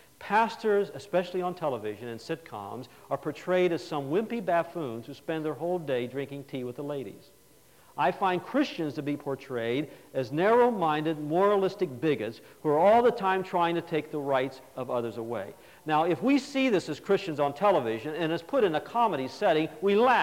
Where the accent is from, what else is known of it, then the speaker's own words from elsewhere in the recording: United States; as I look back as a student of history and being an American for the last 20 or 30 years